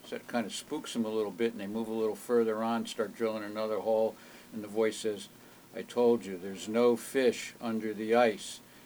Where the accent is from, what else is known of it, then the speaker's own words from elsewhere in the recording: Ireland; Yeah, well, and I'm Irish, so I can do that.